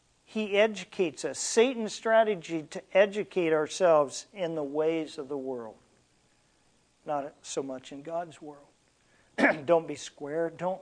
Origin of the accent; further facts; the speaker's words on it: United States; As an American, we don't understand that.